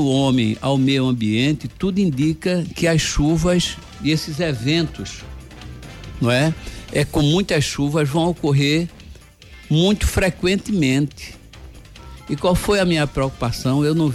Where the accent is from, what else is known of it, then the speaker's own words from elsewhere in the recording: Recife, Pernambuco, Brazil; also born or lived in Olinda; vivi e morei aqui no Ibura, uma área que era Recife, depois passou a ser Jaboatão. Nasci em Olinda, então eu digo, pelo meu pai ser pobre, não ter nenhuma casa própria, eu vivi muito na região metropolitana de Recife